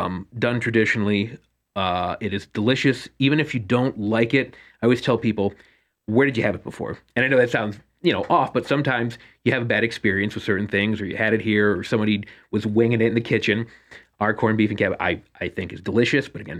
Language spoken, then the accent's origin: English; New York, United States; Being a New Yorker, I'm a big cased meats guy